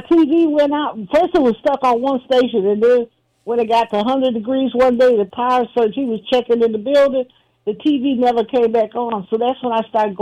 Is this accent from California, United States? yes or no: no; Chicago, Illinois, United States; we played WLS all night from Chicago because I was from Chicago.